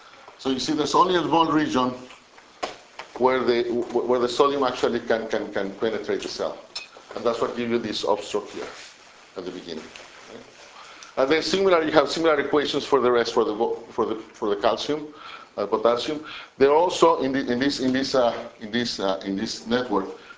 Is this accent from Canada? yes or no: no; Mexico; I'm from Mexico, so we combine all of U's and B.